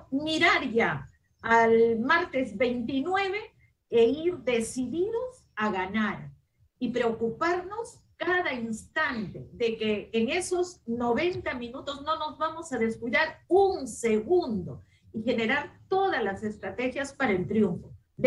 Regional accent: Peru; no solucionar los problemas de fondo que tenemos como peruanas y peruanos

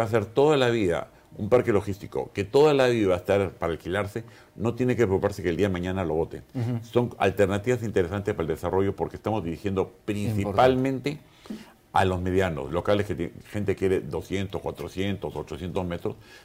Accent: Peru; un poco lo que yo estoy contento como peruano haber convencido socios extranjeros que vengan a invertir al Perú

